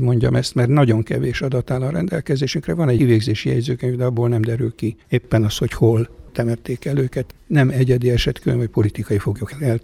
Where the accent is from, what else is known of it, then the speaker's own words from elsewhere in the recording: Arad, Arad County, Romania; Hát egyrészt ugye, mert Aradon nőttem föl